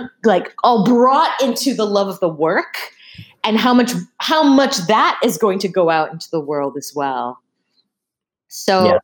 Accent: Massachusetts, United States; because I grew up in Massachusetts

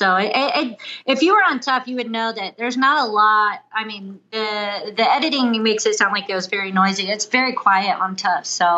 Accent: Ohio, United States; I'm from Midwest, so the Ohio, you know, native.

